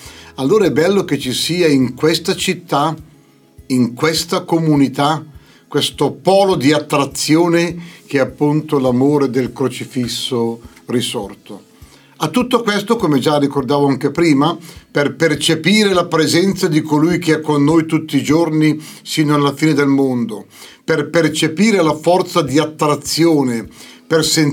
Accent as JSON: {"language": "Italian", "town": "Appiano Gentile", "region": "Lombardy", "country": "Italy", "said": "Io sono di Appiano, mio papà aveva una grande devozione al crocifisso di Como. Poi sono andato a Tradate"}